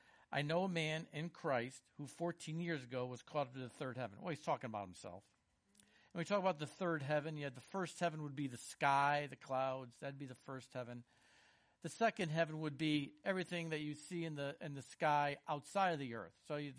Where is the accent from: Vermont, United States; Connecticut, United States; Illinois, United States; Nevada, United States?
Connecticut, United States; now in The Villages, United States; I'm from Connecticut, and we moved here, I guess, a little over four years ago, and live in the Villages.